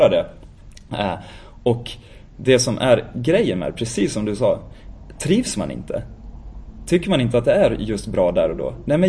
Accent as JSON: {"language": "Swedish", "town": "Falun", "region": "Dalarna County", "country": "Sweden", "said": "Tänkte på det på söndagen när jag var hemma i Falun."}